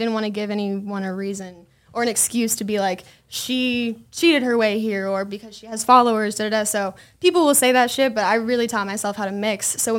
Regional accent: Las Vegas, Nevada, United States; So I am from Vegas, born and raised.

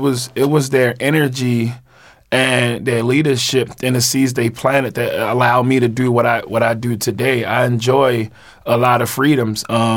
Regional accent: Baltimore, Maryland, United States; it's no secret, I'm from East Baltimore

